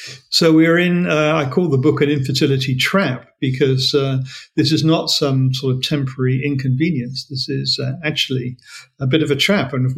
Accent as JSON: {"language": "English", "country": "Australia", "said": "I'm talking to you now as an Australian, but in Australia and Britain and America"}